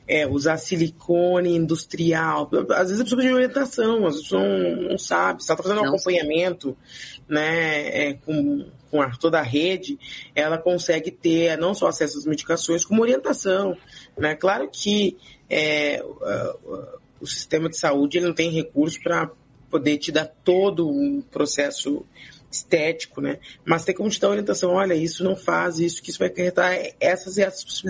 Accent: Porto Alegre, Rio Grande do Sul, Brazil; Aqui em Porto Alegre, né? Eu sou de Porto Alegre

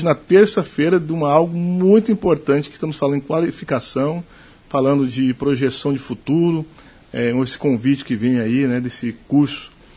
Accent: Barra do Garças, Mato Grosso, Brazil; now in Cuiabá, Brazil; Lá na minha cidade, eu sou do interior de Barra do Garças

